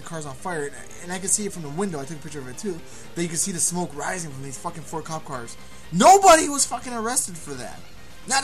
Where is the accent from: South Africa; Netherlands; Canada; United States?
Canada; Yes, I'm saying this as a Canadian, but the cops here aren't that bad.